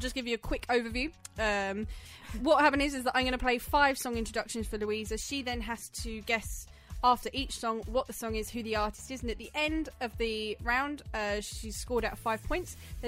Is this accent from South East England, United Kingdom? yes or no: yes; Swanley, South East England, United Kingdom; from Swanley, so.